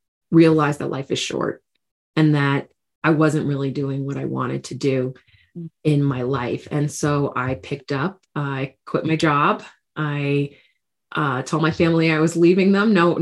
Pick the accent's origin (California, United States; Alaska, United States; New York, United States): New York, United States; accent: New York; I grew up in New York. So every once in a while, you'll hear my New York accent come through.